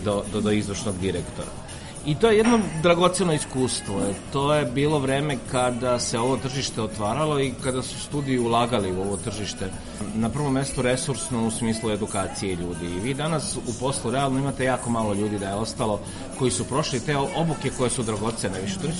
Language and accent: Serbian; Čačak, Moravica District, Serbia; krenuo sam s lokala kao Čačanin